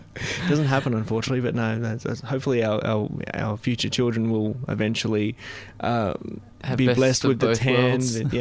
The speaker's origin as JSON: {"language": "English", "country": "Australia", "said": "so obviously as an Aussie boy or as a country boy, when you go to the beach you just dive"}